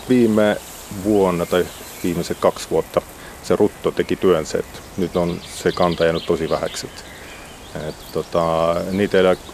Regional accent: Estonia; Finnish is a second language; Korkeimmat paikat on meillä Etelä-Eestissä, Tarton lähellä Otepää

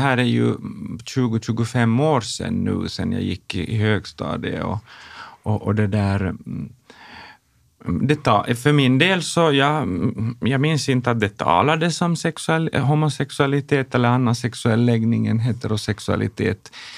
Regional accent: Nykarleby, Ostrobothnia, Finland; Det fanns ju människor också där i min hemstad som man anade att vara homosexuella.

